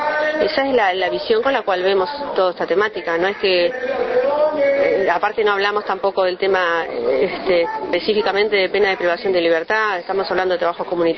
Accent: Uruguay; somos nosotros, los uruguayos

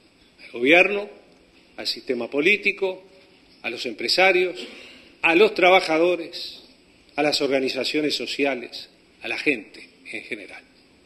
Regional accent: Uruguay; como ciudadano uruguayo

